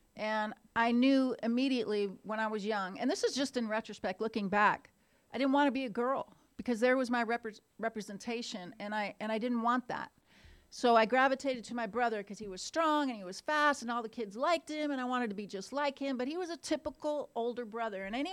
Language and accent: English; Seattle, Washington, United States; So I was raised in Seattle, Washington by a single mother, and I have an older brother.